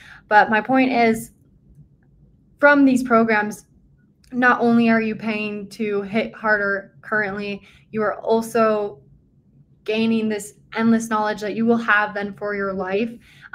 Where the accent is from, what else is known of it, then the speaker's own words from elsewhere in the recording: North Dakota, United States; like, I was from North Dakota.